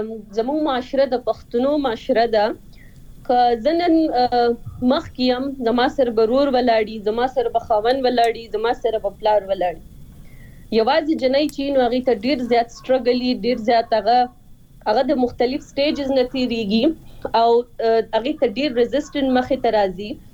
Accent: Swat, Khyber Pakhtunkhwa, Pakistan; زه خپل چونکی د سوات نه يم

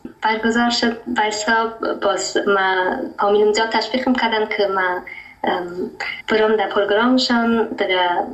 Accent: Germany; بله، آمده آلمان تولد شدیم و امیجا بزرگم شدیم، دیگر ما مکتب خلاص کردیم و فعلا امروز درس میخونم در فاکولته.

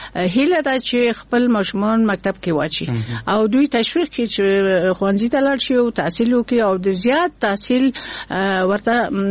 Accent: Kabul, Afghanistan; مونږ دغه په دغه ماحول کابل کې رالوی شو یو کورنۍ و ادبي کورنۍ ده

